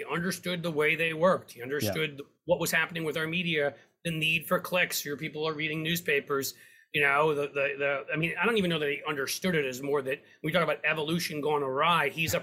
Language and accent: English; New York City, New York, United States; now in Cincinnati, United States; I grew up in downtown Manhattan.